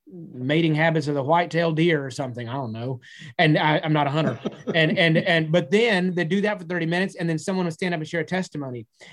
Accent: Texas, United States; Now I'm a Texan. I mean, you know, Friday Night Lights, football, basketball, baseball, all that.

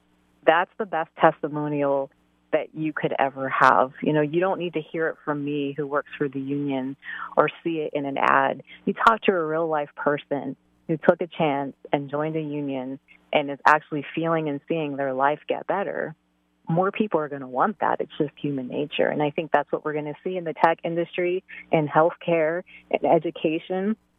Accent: United States; That makes me feel terrible as not just a mom, but as an American.

